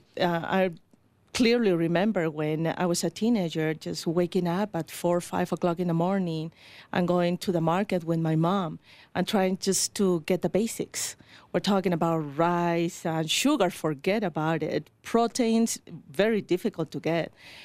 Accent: Lima, Peru; now in United States; Well, I was born in Peru, Lima, Peru, and I've been in the United States for 18 years. My life in Peru was a combination of good memories and also very difficult times.

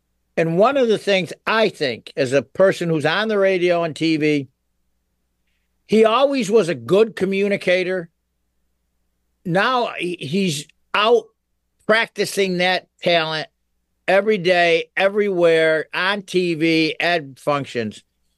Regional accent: United States; And as I've said, I am an American, and I'm very proud of being an American.

